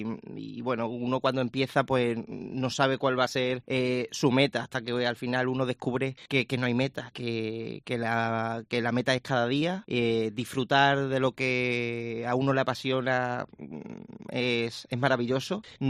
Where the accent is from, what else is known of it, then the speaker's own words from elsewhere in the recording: Badajoz, Extremadura, Spain; Siempre he apostado por Extremadura, por mi ciudad, Badajoz